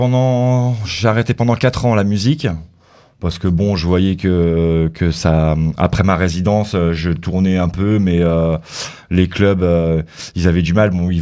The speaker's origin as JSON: {"language": "French", "town": "Reims", "region": "Grand East", "country": "France", "said": "Pur Rémois. Je suis né à Reims. Bon, maintenant, j'habite à la campagne. Mais voilà, je suis Rémois."}